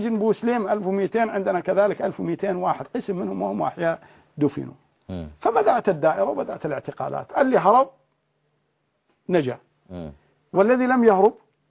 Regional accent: Syria; عندنا في سوريا

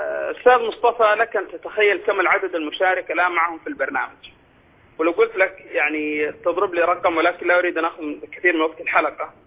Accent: Jeddah, Makkah Province, Saudi Arabia; في فريق عندنا في جدة

